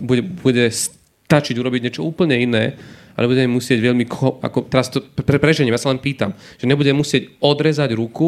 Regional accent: eastern Slovakia, Slovakia; ja som z východu

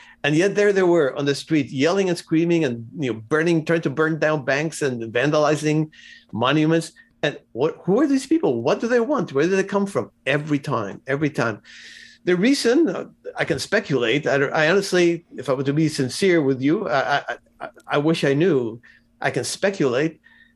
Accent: Cuba; I'm not a revolutionary. I come from Cuba. So that's the last thing I want is revolution.

